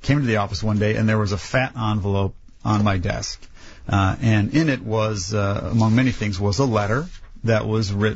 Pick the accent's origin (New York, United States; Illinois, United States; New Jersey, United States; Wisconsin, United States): Illinois, United States; Chicago; I got to see the state, which is my home state. I was born in Chicago and raised here.